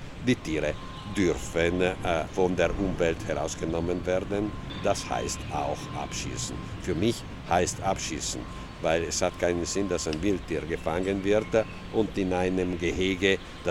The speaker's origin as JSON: {"language": "German", "region": "Trentino-Alto Adige", "country": "Italy", "said": "wir können als Südtiroler noch jetzt trotz der Verspätung, wir können trotzdem Vorreiter sein in Italien"}